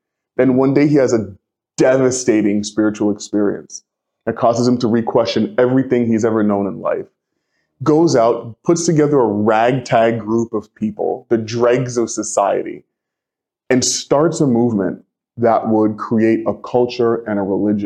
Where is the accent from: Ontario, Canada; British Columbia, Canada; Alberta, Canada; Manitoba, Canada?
Ontario, Canada; Toronto; born there; And so I was born in Toronto, Ontario. And into a very practicing non-denominational Christian family.